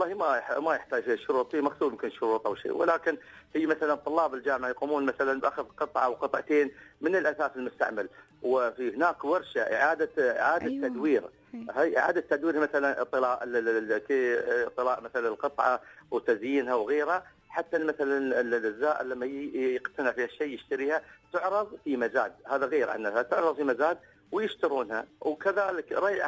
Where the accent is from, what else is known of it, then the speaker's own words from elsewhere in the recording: United Arab Emirates; أنا كفنان إماراتي